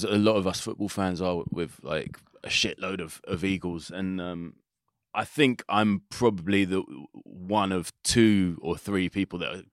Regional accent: Willesden, London, United Kingdom; So I grew up in Willesden

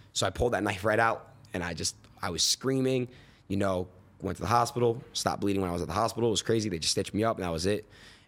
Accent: Florida, United States; born there; also born or lived in New York / California; I was born in Florida, moved to New York, moved to Cali, moved back to New York, moved back to Cali.

